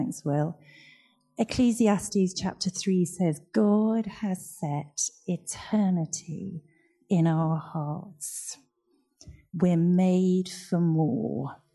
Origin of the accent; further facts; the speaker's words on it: United Kingdom; I am so grateful I am a British citizen. I didn't do anything to become a British citizen. I was just born.